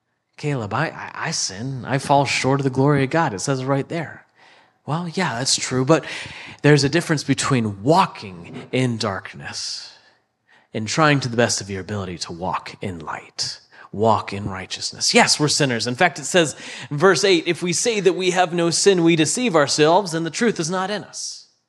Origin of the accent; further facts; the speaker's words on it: United States; You know, we as Americans, I as an American, just believe that, hey, it's my own problem.